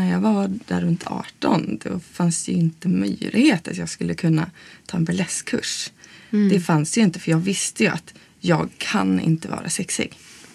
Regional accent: Umeå, Västerbotten County, Sweden; Nej, jag kommer från Umeå.

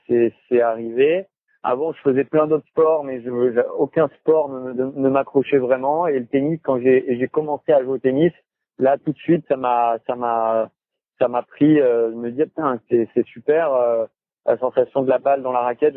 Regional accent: Cannes, Provence-Alpes-Côte d'Azur, France; De Cannes.

